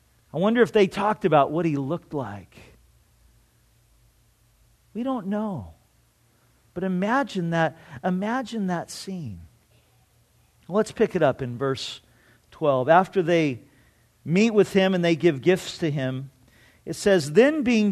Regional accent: Garden Grove, California, United States; I grew up in Garden Grove till I was about, oh, I don't know, 5 or 6 years old. And on our street there in Garden Grove, there was a gal that lived a couple doors down from us across the street.

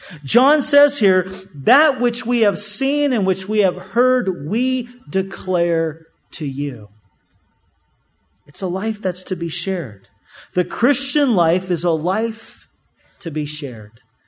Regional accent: California, United States; And growing up in Orange County, I had been, you know, we would go to Disneyland several times a year.

